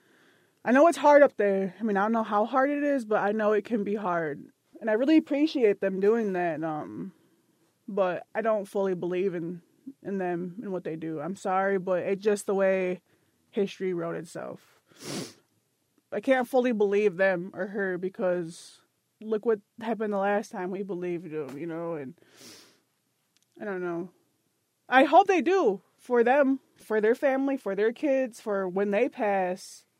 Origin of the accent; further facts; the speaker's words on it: Mount Pleasant, Michigan, United States; I was raised in Mount Pleasant, Michigan, but that's a boarding school city, you see.